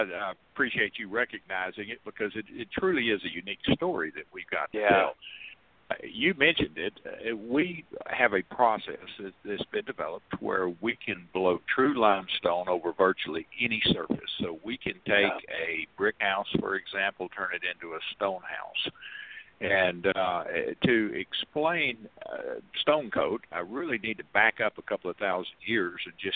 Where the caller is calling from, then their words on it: Fort Worth, Texas, United States; Well, I'm calling from Fort Worth, Texas, where the temperature today is supposed to be 79 degrees and crystal clear skies.